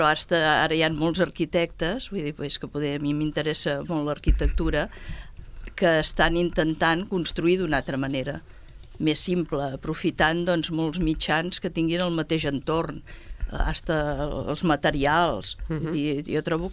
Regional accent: Sabadell, Catalonia, Spain; soc de Sabadell

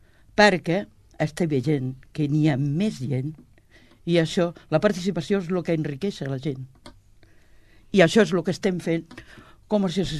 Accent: Catalonia, Spain; born there; és un barri de gent emigrant que van vindre els nostres pares, però molts de nosaltres hem nascut aquí, a Sabadell.

